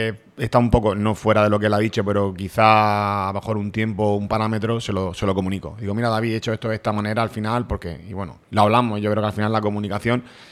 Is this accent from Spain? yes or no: yes; Lorca, Region of Murcia, Spain; soy muy popular de mi pueblo, de mi ciudad, me gusta correr mucho en Lorca